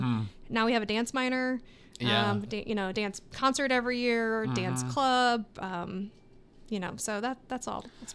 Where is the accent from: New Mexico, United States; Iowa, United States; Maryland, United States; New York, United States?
Iowa, United States; And I'm from Iowa.